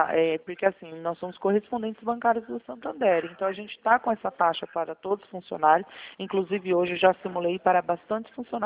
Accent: Campinas, São Paulo, Brazil; É o 19, que nós somos da cidade de Campinas.

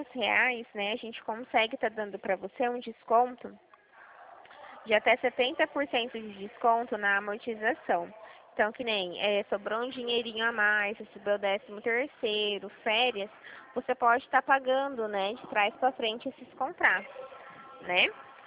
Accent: Dracena, São Paulo, Brazil; Eu sou de Dracena, sou aqui pertinho.

